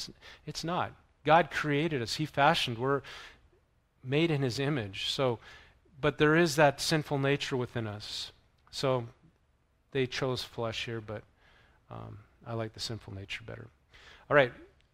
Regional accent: North Dakota, United States; accent: North Dakota; moved away; I just looked at growing up in North Dakota. You know, there's one thing about North Dakota.

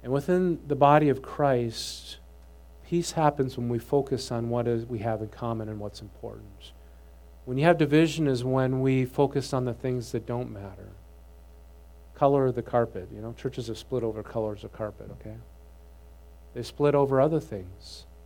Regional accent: the North, United States; Okay, I grew up in the North. Well, you know, I didn't witness any of that.

